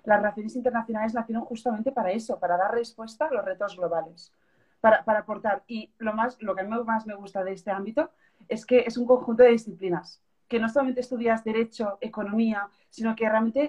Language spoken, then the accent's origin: Spanish; Barcelona, Catalonia, Spain; soy medio española de Barcelona, medio sueca.